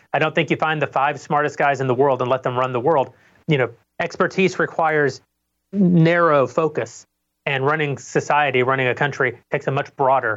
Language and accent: English; Slaton, Texas, United States; authority could never figure out exactly how much toilet paper to put into Slayton, Texas grocery store, my hometown.